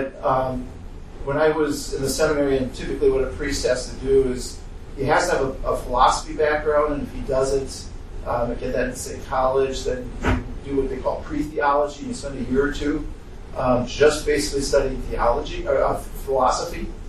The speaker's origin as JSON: {"language": "English", "region": "Wisconsin", "country": "United States", "tie": "born or raised there", "said": "I was born in Wisconsin, grew up in Wisconsin, but actually studied for this diocese and have been ordained for 30 years."}